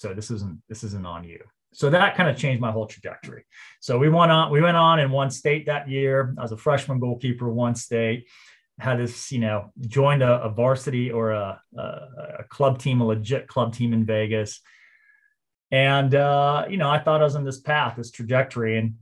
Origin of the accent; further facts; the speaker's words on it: Brazil; I played in Brazil, you know, growing up in Brazil, but not on a team.